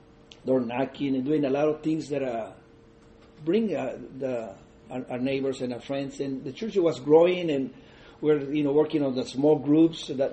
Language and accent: English; Pure Valley, United States; first language es; English is a second language; I'm first generation immigrant, and so that's why my English is that strong. I grew up in Pure Valley, everybody speaks Spanish, so I wasn't really pushed to talk English.